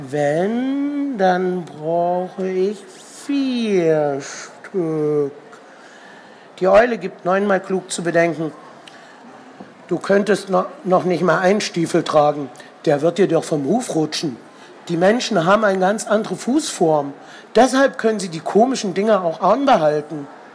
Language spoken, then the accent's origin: German; Berlin, Germany; weil ich komme aus Berlin, sie aus Aachen.